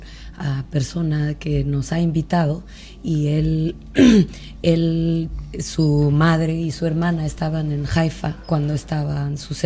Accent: Oaxaca, Mexico; Yo soy de Oaxaca, que es un estado al sur de la costa del Pacífico.

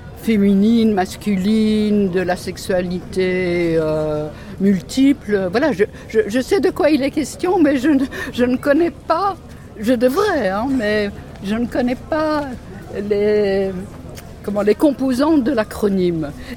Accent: Soumagne, Wallonia, Belgium; je viens de Soumagne.

